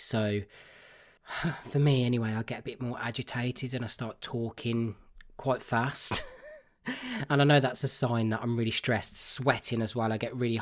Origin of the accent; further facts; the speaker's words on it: Birmingham, West Midlands, United Kingdom; I feel like I've got a really common accent. I was brought up in Birmingham, which is, you know, everyone hates the accent anyway